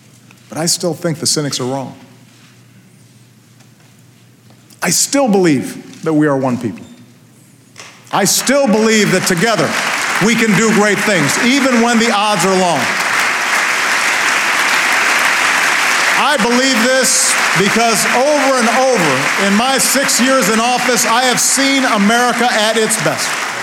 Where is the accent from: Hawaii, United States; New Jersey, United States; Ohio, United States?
Hawaii, United States; also born or lived in Illinois; Because I grew up in Hawaii, the melting pot of races and customs, because I made Illinois my home.